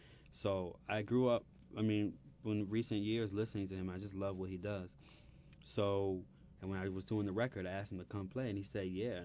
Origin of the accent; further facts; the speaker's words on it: Philadelphia, Pennsylvania, United States; He was one of my first teachers that I had growing up in Philly, like, actually taught me how to play.